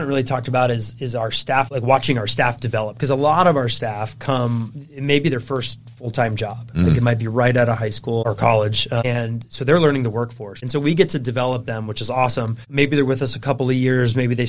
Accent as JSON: {"language": "English", "town": "San Diego", "region": "California", "country": "United States", "tie": "born or raised there", "said": "because I've always loved the outdoors, obviously growing up in San Diego, you're outdoors almost all year round"}